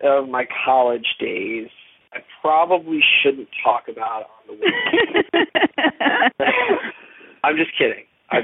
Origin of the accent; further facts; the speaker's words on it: Easton, Pennsylvania, United States; freshman year, everybody goes to that freshman year where I was coming from Easton, Pennsylvania. I knew zero people when I went to Indiana.